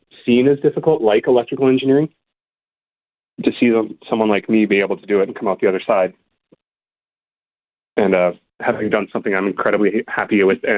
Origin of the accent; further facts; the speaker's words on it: Kenora, Ontario, Canada; now in Winnipeg, Canada; I came to Winnipeg for like more opportunities because I'm coming from Kenora, like Treaty 3, which is Kinigam, a very small town.